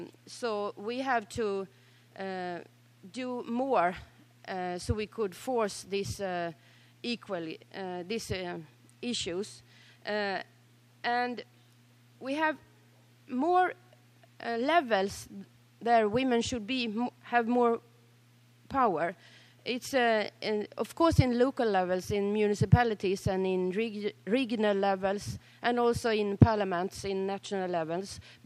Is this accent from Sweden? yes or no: yes; Sweden; I'm from Sweden.